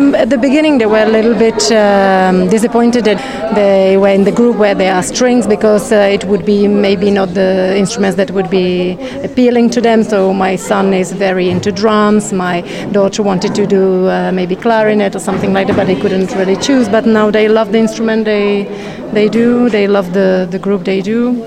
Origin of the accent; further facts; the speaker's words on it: Prague, Czechia; English is a second language; now in France; No, I'm from the Czech Republic. I was born in Prague.